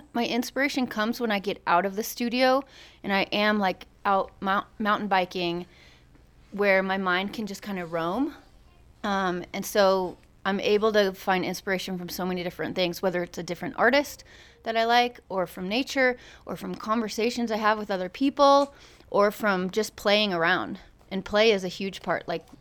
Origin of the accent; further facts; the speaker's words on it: Kansas City, Missouri, United States; I'm from the Midwest, from a city called Kansas City, and it's very different than here.